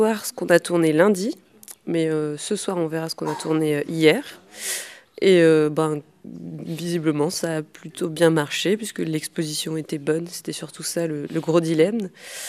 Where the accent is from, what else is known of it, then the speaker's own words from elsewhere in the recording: Brest, Brittany, France; Je suis en dernière année et je viens de Brest.